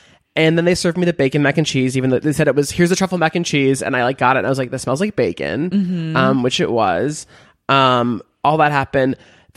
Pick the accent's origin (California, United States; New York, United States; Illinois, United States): California, United States; Beverly Hills; Because I'm from Beverly Hills. My parents do not live there anymore, thank God, but we used to live there.